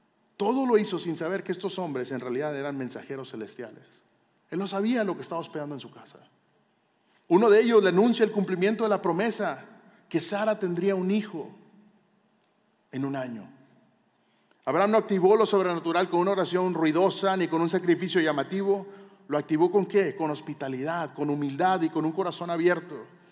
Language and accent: Spanish; Monterrey, Nuevo León, Mexico; Simplemente soy de Monterrey. Y entonces, en México era muy común que tú ibas caminando y estaban las vitrinas